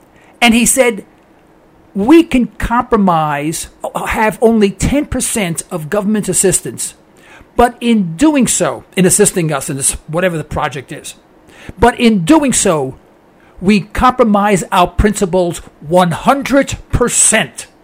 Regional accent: United States; my father, of course, we're from America, and my father had his own business

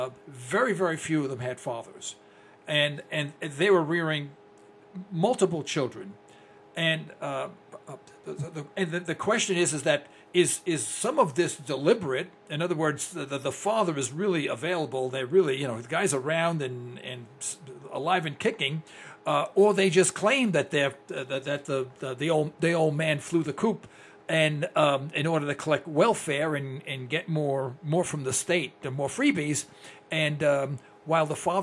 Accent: New York City, New York, United States; also born or lived in Bronx; I'm originally from East Harlem, New York. So I am no stranger to high-rise state-subsidized housing. In fact, I was displaced for state-subsidized housing when I was a little kid

